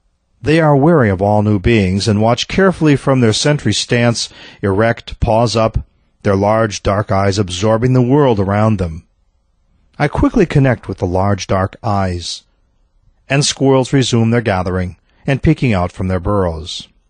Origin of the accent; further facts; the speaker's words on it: Midwest, United States; I grew up in the Midwest where squirrels were residents.